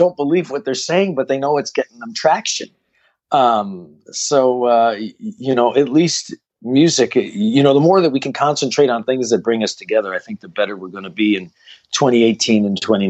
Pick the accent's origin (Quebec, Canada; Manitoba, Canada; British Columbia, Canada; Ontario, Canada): Ontario, Canada; Toronto; Growing up in Toronto in the time I did, we were all children of immigrants.